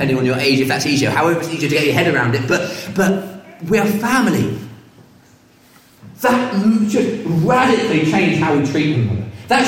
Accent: United Kingdom; I know this is awkward, but we're British. We get over awkwardness.

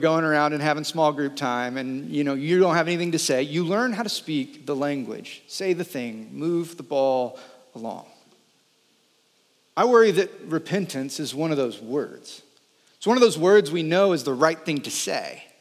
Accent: the South, United States; one of the things that I feel like you learn pretty easy growing up in the South

